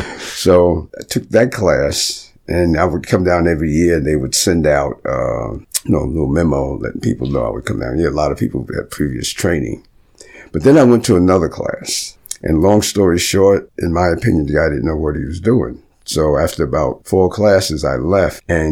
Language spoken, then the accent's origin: English; New York, United States; I said, I'm from New York. My wife's from Philly.